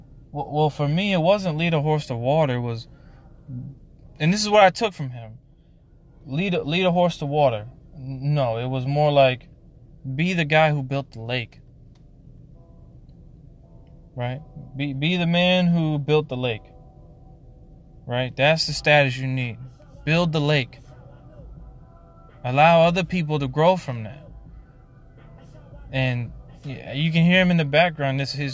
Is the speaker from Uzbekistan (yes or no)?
no; Louisiana, United States; I took a road trip to New Orleans, which is my homage. That's my I'm from Louisiana.